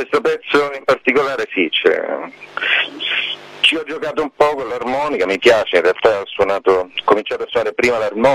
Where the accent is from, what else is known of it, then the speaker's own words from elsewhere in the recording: Lecce, Apulia, Italy; È stato registrato qui, io sono di Lecce